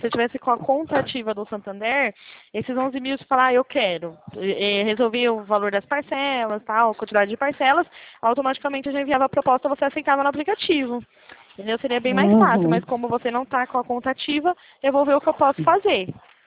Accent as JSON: {"language": "Portuguese", "town": "Pirassununga", "region": "São Paulo", "country": "Brazil", "said": "Não, eu também sou de São Paulo, né? Sou de Pirassununga"}